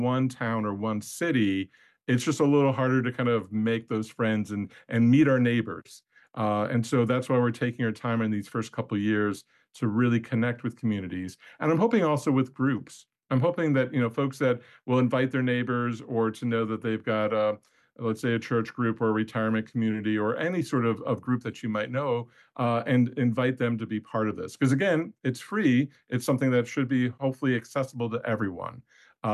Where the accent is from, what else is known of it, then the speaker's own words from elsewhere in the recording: Cleveland, Ohio, United States; I grew up in Cleveland, Ohio.